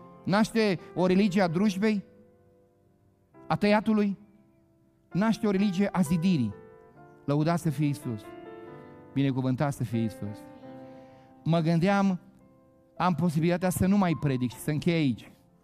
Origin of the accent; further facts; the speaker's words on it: Moldavia, Romania; Eu vin din Moldova.